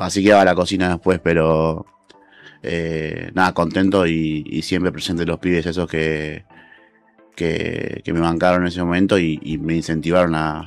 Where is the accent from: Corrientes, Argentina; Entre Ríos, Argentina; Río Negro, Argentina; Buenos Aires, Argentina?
Buenos Aires, Argentina; Lugano; soy de Lugano, tengo una hamburguesería ya hace 5 años.